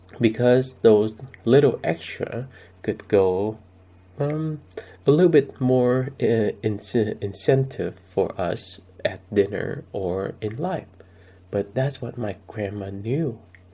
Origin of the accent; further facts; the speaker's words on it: Vietnam; Many of you know that I grew up very poor in Vietnam